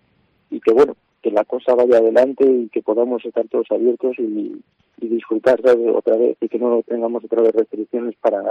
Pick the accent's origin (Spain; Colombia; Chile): Spain; Somos españoles